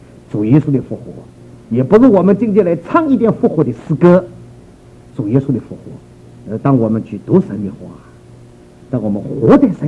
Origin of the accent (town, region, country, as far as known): Shanghai, China; born or raised there; also born or lived in Taiwan; now in United States